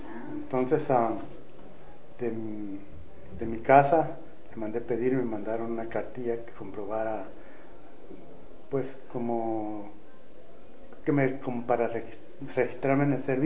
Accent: San Pedro de la Cueva, Sonora, Mexico; born there; Yo nací en San Pedro, la Cueva Sonora, México, en febrero 9 de 1935.

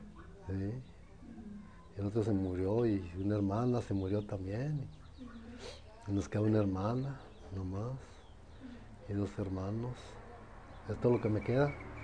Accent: Guadalupe, Mexico; hasta pues nosotros somos de Guadalupe

